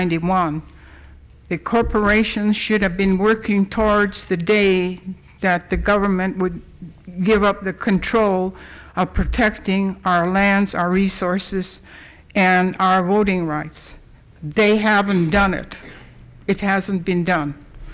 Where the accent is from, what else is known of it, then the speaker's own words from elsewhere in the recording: Klawak, Alaska, United States; I even keep track of what goes in the town I came from. I came from Klawak.